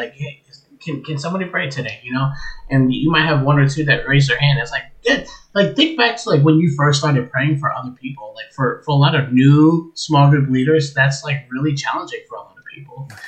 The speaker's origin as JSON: {"language": "English", "region": "New Jersey", "country": "United States", "said": "I say coffee because I'm from Jersey."}